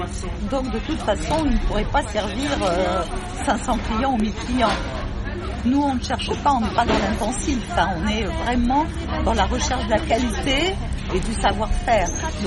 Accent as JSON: {"language": "French", "town": "Paris", "region": "Île-de-France", "country": "France", "said": "je suis une pure parisienne et la campagne, c'est vraiment pas mon truc."}